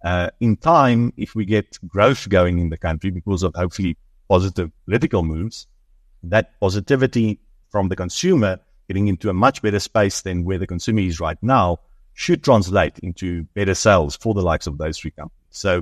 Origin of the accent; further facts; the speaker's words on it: South Africa; I think as South African investors, again, it makes sense to take some money offshore